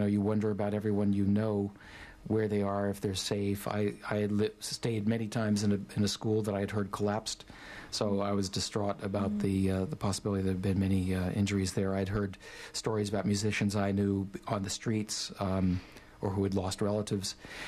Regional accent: United States; And then the political realities of being an American, I was living in the States at the time, going to Cuba set in.

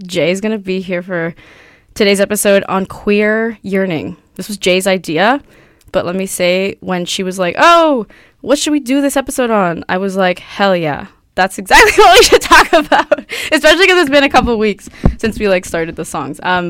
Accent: Calgary, Alberta, Canada; I'm mixed Latinx and Albertan. I was born and raised on Treaty 6 territory, which is Calgary, Alberta. My mom's Mexican, and then my dad's like a very big mix of European settler, Brazilian, Romanian, Uruguayan.

